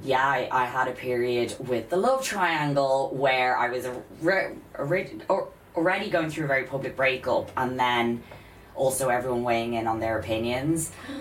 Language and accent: English; Ireland; I can be very negative, don't get me wrong, I'm Irish